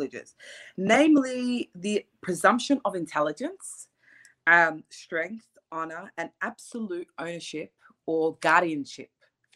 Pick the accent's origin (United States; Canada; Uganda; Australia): Australia; I was born and bred in Australia.